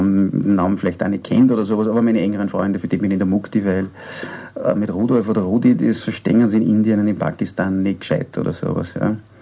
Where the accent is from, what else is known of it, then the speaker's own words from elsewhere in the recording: Austria; Wenn die Leute fragen, wo kommst du denn her, dann musst du mir erklären, wo Österreich ist.